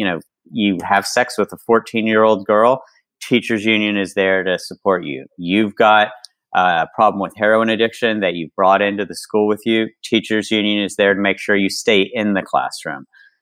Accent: West Virginia, United States; so when I was in West Virginia, I was growing up in West Virginia, I worked on a beer truck.

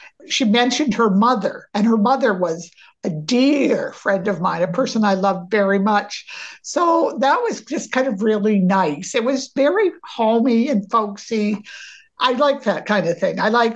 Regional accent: Maine, United States; my mom, we grew up in Maine, and every Saturday we had baked beans

